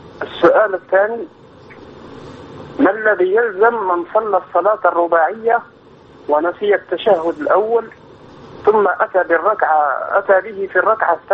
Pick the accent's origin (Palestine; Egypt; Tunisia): Egypt; بلدنا مصر